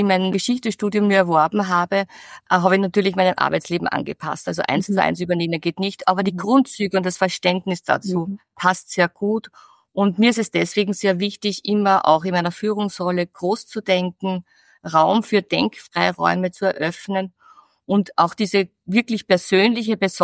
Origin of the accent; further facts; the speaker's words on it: Lower Austria, Austria; ich bin am Land aufgewachsen, im Mostviertel.